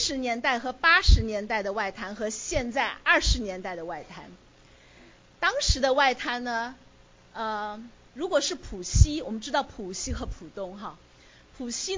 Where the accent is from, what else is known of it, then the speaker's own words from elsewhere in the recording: Shanghai, China; 好，那我出生在上海，大家都很多人都熟悉哈。